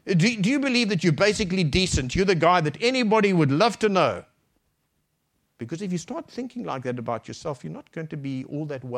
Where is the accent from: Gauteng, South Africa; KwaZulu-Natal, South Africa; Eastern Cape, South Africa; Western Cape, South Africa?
Western Cape, South Africa; Cape Town; Some of you know that we come from Cape Town.